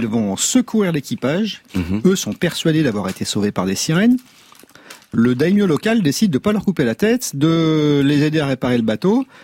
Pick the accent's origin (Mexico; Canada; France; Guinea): Mexico; Chiapas; qui prennent du cacao chez nous, au Chiapas